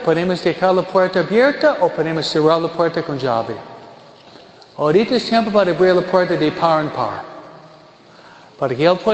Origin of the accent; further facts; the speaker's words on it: New York, United States; Tal vez porque soy americano, nueva-yorkino, para mí la palabra de Dios es muy práctico